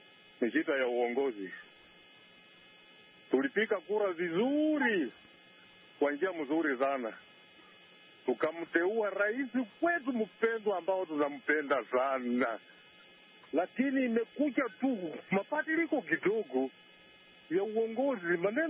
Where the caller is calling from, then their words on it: Sango, Bungoma County, Kenya; natoka eneo linaitwa Sango karibu na mji wa Bungoma County.